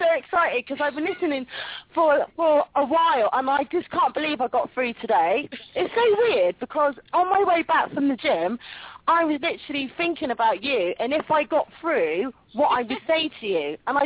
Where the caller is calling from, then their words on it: London, United Kingdom; and I'm calling from London.